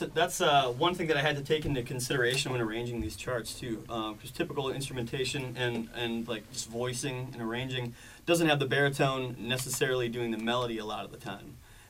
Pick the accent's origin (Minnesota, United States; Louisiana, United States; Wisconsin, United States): Minnesota, United States; I'm from Minnesota.